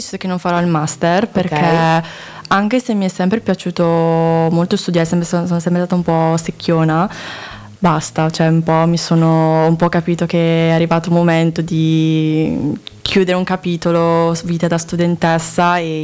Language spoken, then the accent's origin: Italian; Brescia, Lombardy, Italy; io sono di Brescia.